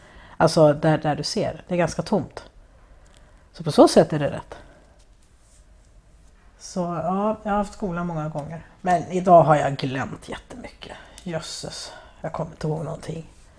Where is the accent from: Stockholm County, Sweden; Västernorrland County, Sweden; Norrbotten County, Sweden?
Stockholm County, Sweden; Jag är uppväxt i Stockholms skärgård.